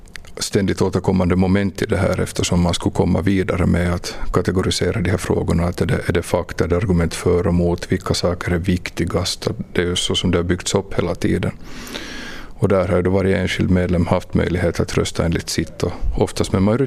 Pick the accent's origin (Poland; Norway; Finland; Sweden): Finland; Karperö, Ostrobothnia; also born or lived in Vaasa; now in Iskmo, Finland; jag är 46 år, bosatt i Iskmo, född i Vasa, uppvuxen i Karpare i norra Korsholm.